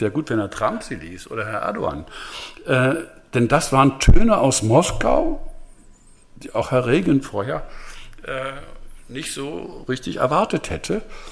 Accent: Germany; born or raised there

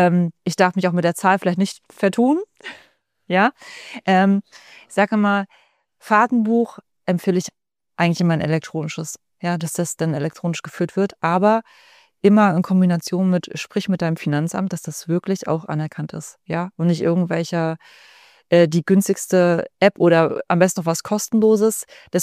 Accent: Hamburg, Germany; Ich komme ja selber aus dem Hamburger Raum, habe in der Hamburger Finanzverwaltung gearbeitet

